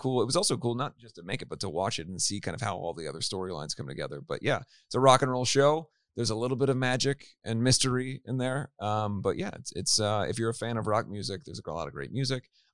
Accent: Cincinnati, Ohio, United States; No, I grew up in Cincinnati, Ohio.

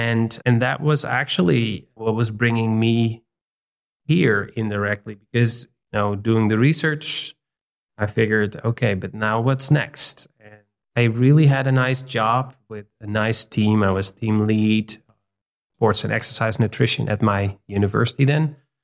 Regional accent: Netherlands; So I am from the Netherlands, which is a small country in Western Europe, and we have 17 million people over there, and it's probably one-fifth the size of Arizona. So it's sort of crowded

